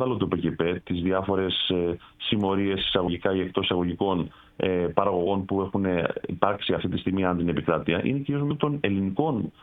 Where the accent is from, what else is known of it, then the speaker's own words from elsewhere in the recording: Crete, Greece; εγώ βάζω μέσα και την Κρήτη τον τόπο μου